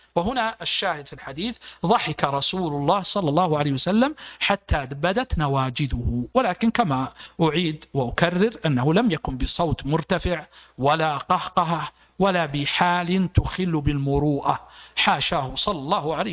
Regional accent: Saudi Arabia; عندنا في المملكة العربية السعودية

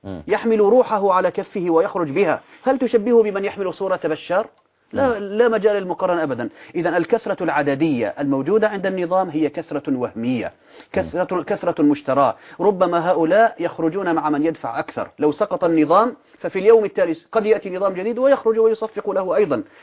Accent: Syria; ما يجري عندنا في سوريا أشبه ما يكون بانسحاب أفراد من الجيش

